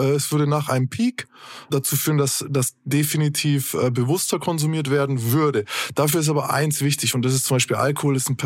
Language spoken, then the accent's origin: German; Nuremberg, Bavaria, Germany; in meiner Heimatstadt Nürnberg?